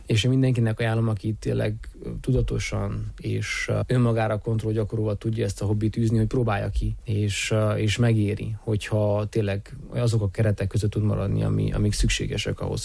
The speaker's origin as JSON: {"language": "Hungarian", "country": "Hungary", "said": "Ezt nem tudom megcsinálni azért, mert ilyen a rendszer, mert magyar vagyok, mert nő vagyok"}